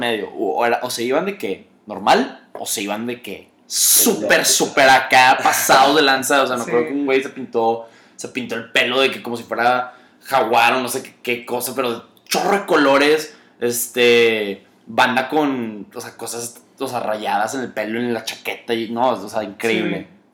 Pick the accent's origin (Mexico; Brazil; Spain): Mexico; Monterrey, Nuevo León; somos los regios